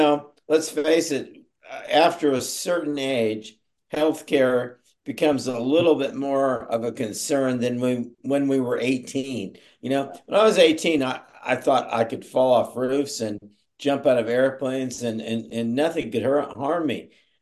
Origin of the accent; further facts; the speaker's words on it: Atlanta, Georgia, United States; now in El Salvador; I mean, it's tough when I come back to the States, once or twice a year at least. And I'm from the Atlanta area.